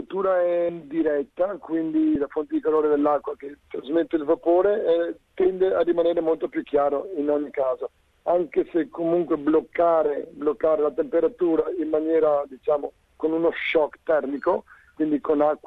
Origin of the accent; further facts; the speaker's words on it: Venice, Veneto, Italy; Oggi vorrei presentare un piatto della mia terra, della zona di mare, della zona di Venezia